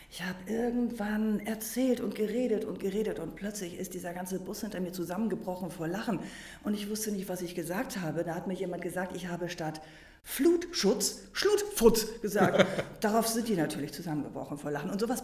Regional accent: Hamburg, Germany; Du weißt doch, bei uns in Hamburg gibt es keinen Regen.

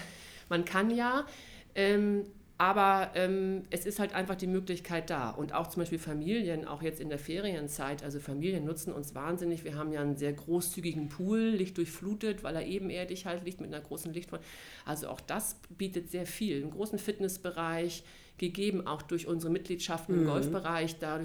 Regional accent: Hamburg, Germany; Ich komme aus Poppenbüttel direkt. Also mein Elternhaus ist mehr oder weniger 3 Straßen entfernt vom Treudelberg.

